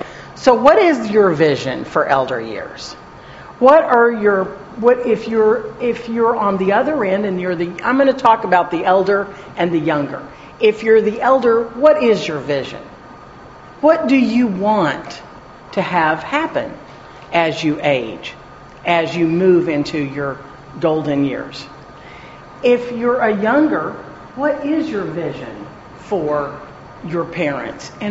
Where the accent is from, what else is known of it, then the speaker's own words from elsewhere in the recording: Dallas, Texas, United States; I was raised here in Dallas at the corner of Lover's Lane and Hillcrest. I went to Highland Park High School and then on to college and university here in Texas.